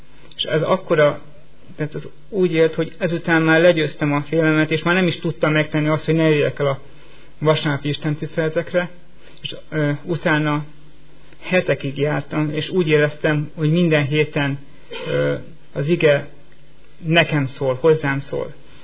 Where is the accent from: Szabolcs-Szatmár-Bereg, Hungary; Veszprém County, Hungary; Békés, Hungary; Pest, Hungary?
Pest, Hungary; Budaörs; időközben én elköltöztem Budaörsről, de Budaörsön kereszteltem meg, és itt nőttem fel, Budaörsön tértem meg